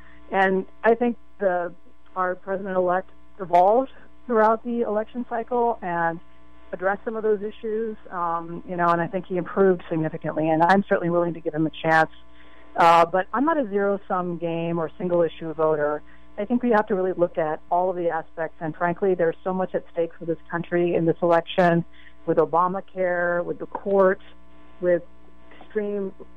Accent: Smithfield, North Carolina, United States; also born or lived in India; So I'm a first-generation immigrant. I was born in India, and I was raised in rural North Carolina, where, you know, in the 1970s, there were signs around my town saying that the Ku Klux Klan welcomes you to Smithfield, North Carolina.

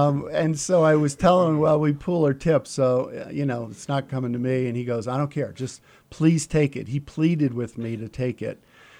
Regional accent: New York, United States; And being a Catholic, Italian, Irish Catholic, growing up in New York and being somewhat of a sports fanatic

